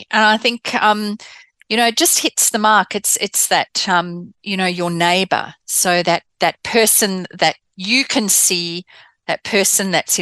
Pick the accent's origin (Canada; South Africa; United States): South Africa; I did some of my growing up in South Africa.